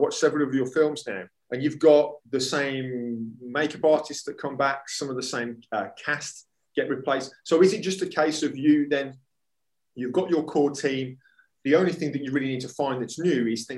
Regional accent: Wolverhampton, West Midlands, United Kingdom; So I'm from Wolverhampton, and I've got strong links in the area still through family and the football

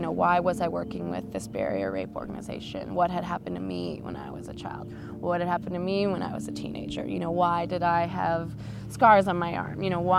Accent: Oakland, California, United States; also born or lived in Denver; Born and raised in Oakland. I was living in Denver and got into college here and needed to move back pretty suddenly.

